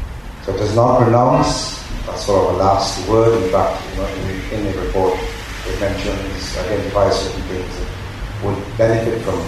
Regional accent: Trinidad & Tobago; moved away as an adult; now in Ghana; so I am from Trinidad, born there, lived there my whole life, until I came to Ghana 10 years ago.

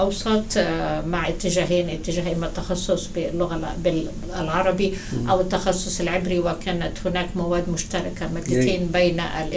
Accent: Egypt; also born or lived in Jerusalem, Palestine; now in United States; انا اصلا فلسطينيه من القدس، وولدت في القدس، وعائلتي هاجرت الى مصر عام 48، وهذا هو ارتباطي بمصر. فاذا كبرت بمصر ودرست هناك

